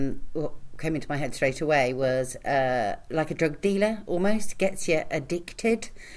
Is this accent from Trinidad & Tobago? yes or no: no; London, United Kingdom; when I was a kid growing up in London in the 1970s, late 60s and early 70s